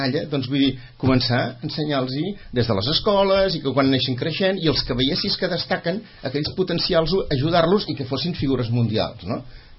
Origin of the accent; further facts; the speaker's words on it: Vilanova i la Geltrú, Catalonia, Spain; almenys jo soc de Vilanova, vull dir, i venim d'una tradició on tothom busca la feina